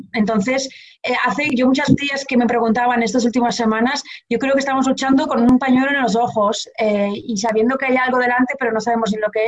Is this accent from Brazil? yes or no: no; Portugal; now in Spain; porque yo soy portuguesa. Nací en Portugal